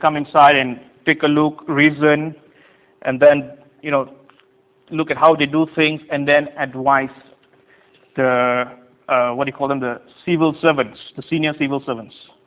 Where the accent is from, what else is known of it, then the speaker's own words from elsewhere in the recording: Malaysia; When I was growing up in Malaysia, we just copy what the Japanese did.